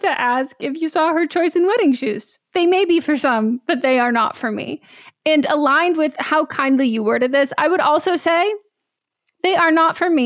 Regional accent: Canada; As a Canadian, we do not claim her.

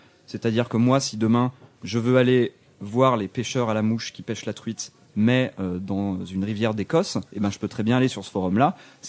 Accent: France; localise le contenu parce que je suis français.

